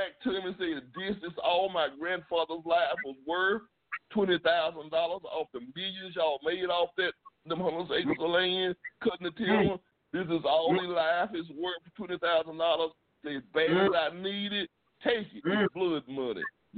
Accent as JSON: {"language": "English", "region": "Mississippi", "country": "United States", "said": "I'm a southerner from Mississippi, a southern black."}